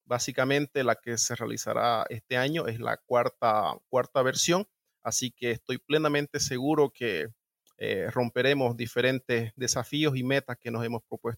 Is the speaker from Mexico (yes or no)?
no; Bolivia; básicamente eso nos ponía como bolivianos en desventaja con otros continentes y otros países